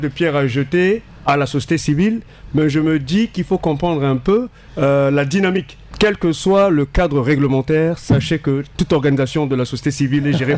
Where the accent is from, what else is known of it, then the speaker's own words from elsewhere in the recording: Central African Republic; Je pense, en tant que centrafricain, je pense que le chef de l'État, étant professeur d'université, était vraiment inspiré à assumer la fonction politique.